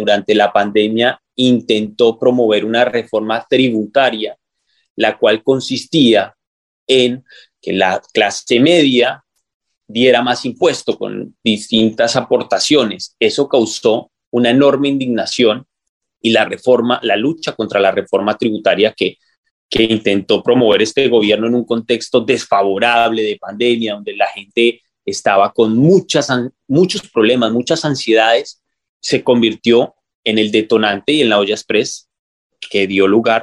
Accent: Colombia; now in Spain; para nosotros como colombianos en el exterior, como residentes

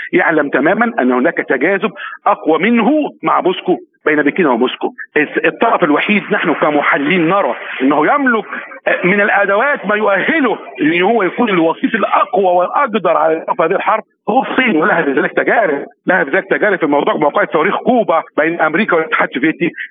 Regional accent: Egypt; بصفتي مواطن مصري هذا الأمر لا يعنينا

